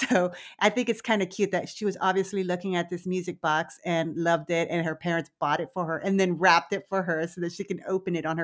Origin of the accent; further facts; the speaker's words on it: Texas, United States; growing up in South Texas, I was always fine with the cedar, the mold, everything.